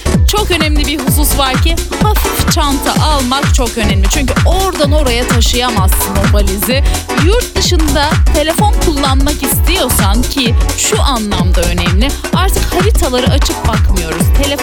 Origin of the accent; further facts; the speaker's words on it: İzmir, Turkey; Ben de bir İzmirli olarak mesela lokmadan vazgeçemiyorum.